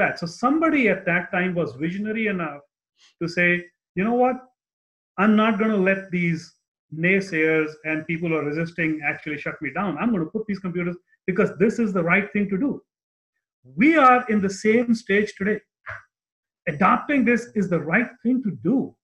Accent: India; I'm not that old, but I grew up in India.

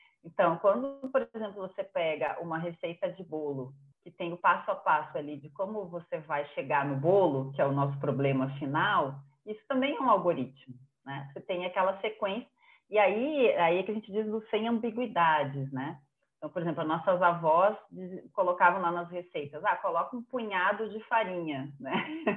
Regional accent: Porto Alegre, Rio Grande do Sul, Brazil; now in São Paulo, Brazil; eu sou de Porto Alegre também.

